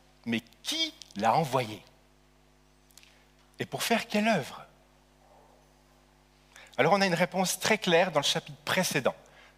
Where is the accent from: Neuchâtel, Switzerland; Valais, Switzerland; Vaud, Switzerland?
Vaud, Switzerland; Nyon; Mais moi, je suis de la côte, je suis né sur la côte, je suis né à Nyon.